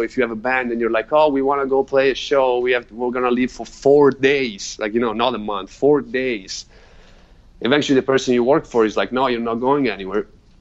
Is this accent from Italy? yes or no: yes; Italy; English is a second language; I grew up in Italy.